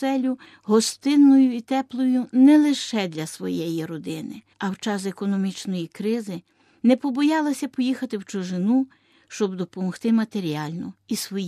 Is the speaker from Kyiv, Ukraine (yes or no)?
no; Sambir, Lviv Oblast, Ukraine; Є такий образ і в моєму рідному місті Самбурі.